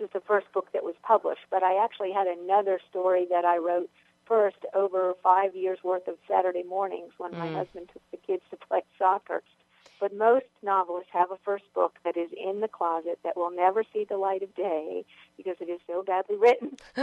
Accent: Massachusetts, United States; moved away as an adult; now in Virginia, United States; I moved from Massachusetts, where I grew up, to Virginia because I fell in love with a Virginia gentleman.

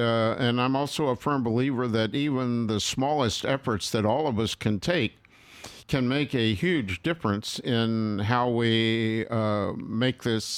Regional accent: Chesapeake Bay, United States; I come from the Chesapeake Bay part of the world

